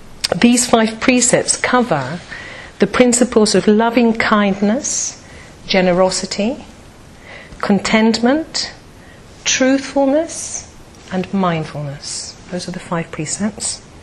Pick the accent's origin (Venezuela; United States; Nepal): Venezuela; first language Spanish; English is a second language; And because I'm from Venezuela and I speak Spanish and my family all speak Spanish, Aranya in Spanish is spider.